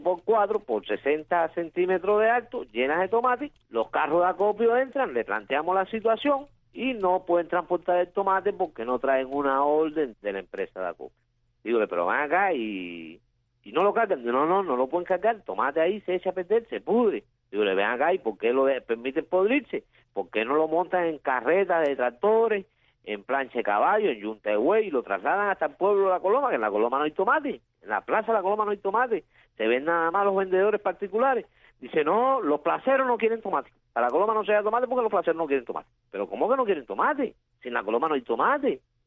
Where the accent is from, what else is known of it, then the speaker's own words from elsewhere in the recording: Pinar del Río, Cuba; venía yo en la guagua para acá, para mi terruño